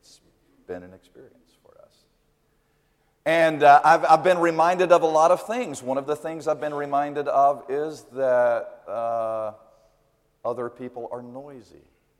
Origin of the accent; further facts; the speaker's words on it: Alabama, United States; I grew up in South Alabama, and I tell you, it wasn't Mayberry, but you know, it was okay.